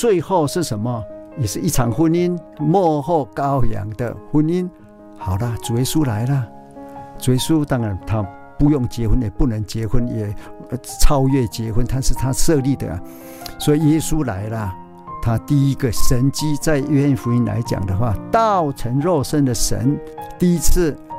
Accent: Taiwan; Chinese is a second language; now in Germany; 其实我是非常土生土长的台湾人、我上小学之前我还不会讲我们所讲的国语啊或是什么普通话

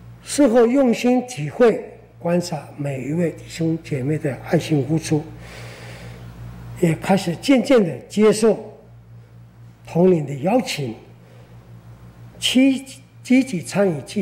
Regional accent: Hualien County, Taiwan; 本来是从台北经过宜兰到石化公路，到了将近家乡，出了崇德隧道，

